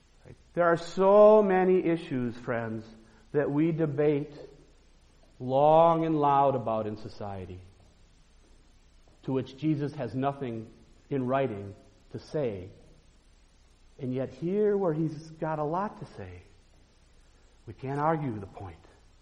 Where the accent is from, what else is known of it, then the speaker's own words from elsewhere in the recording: Cedarburg, Wisconsin, United States; it's in the communities which surround my hometown of Cedarburg